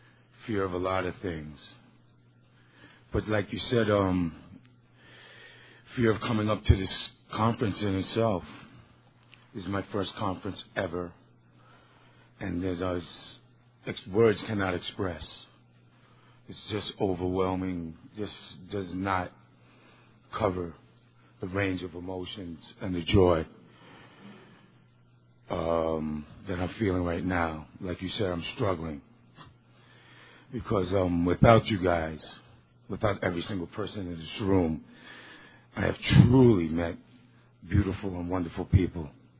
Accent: New York, United States; I'm from New York, and 79th Street Workshop is my home group.

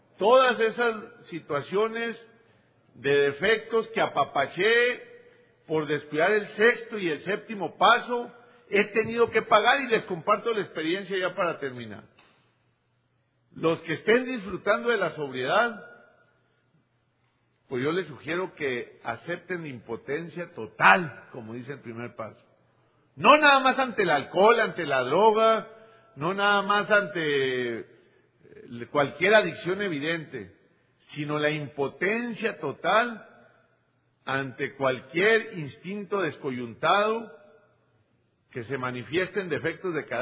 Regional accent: Chihuahua, Mexico; Y yo llegué en una fuga geográfica a Sonora. Soy originario de Chihuahua, del norte de México.

